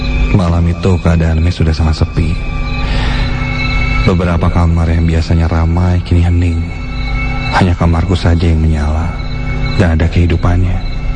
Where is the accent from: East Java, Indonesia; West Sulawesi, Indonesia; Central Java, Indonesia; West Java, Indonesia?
West Java, Indonesia; Tasikmalaya; now in Cianjur, Indonesia; Aku seorang perantau asal Tasikmalaya. Saat ini aku bekerja di daerah Cianjur.